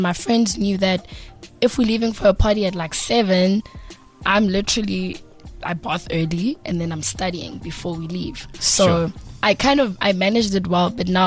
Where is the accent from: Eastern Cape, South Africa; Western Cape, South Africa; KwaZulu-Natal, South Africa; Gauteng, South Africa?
Gauteng, South Africa; Tembisa; Okay, I am originally from Tembisa. I'm from Hospital View. Born in October 23rd, like my birthday just passed actually. Born in 1990.